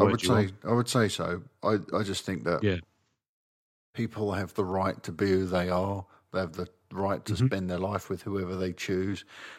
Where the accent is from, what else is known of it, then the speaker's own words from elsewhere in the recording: United Kingdom; We're British. At the end of the day, we barely know what's going on.